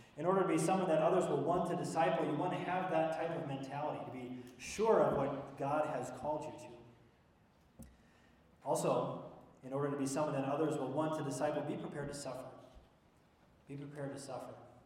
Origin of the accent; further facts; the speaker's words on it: Wisconsin, United States; Now, I grew up in Wisconsin, and we always had this great winter retreat that we would do, a youth retreat.